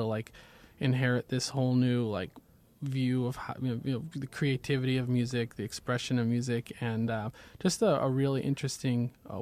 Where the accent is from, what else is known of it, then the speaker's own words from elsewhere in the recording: Minnesota, United States; Growing up in Minnesota, there's a drummer, Dave King, who is world-renowned